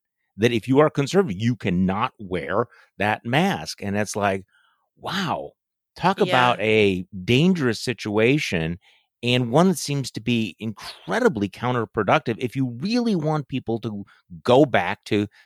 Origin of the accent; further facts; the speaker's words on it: Wisconsin, United States; if you look at the scenes from my home state of Wisconsin